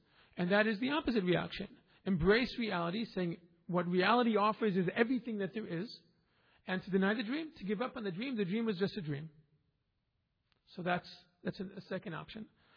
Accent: Israel; moved away; I came from Israel. Bezrat Hashem, I'll be going back there.

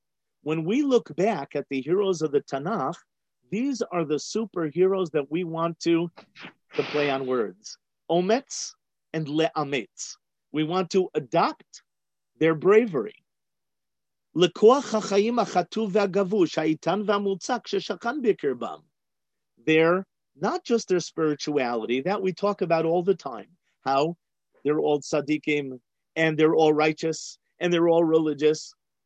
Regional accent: Riverdale, New York, United States; now in Israel; I grew up in Riverdale. When I came on Aliyah, everybody asked me if I know Archie.

